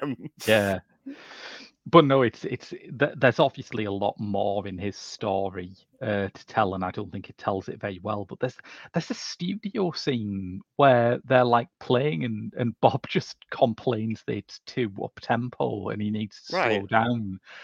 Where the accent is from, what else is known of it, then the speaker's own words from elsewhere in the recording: United Kingdom; it was quite shocking to me as a British person to find out that ska predated reggae, because of course in British terms we experienced that the other way around.